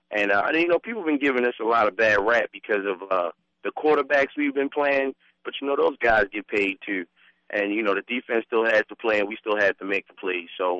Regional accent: Baltimore, Maryland, United States; from Baltimore, born and bred in Baltimore, but I bleed blue.

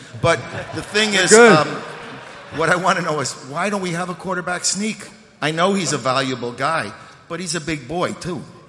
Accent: Harrington Park, New Jersey, United States; from Harrington Park.

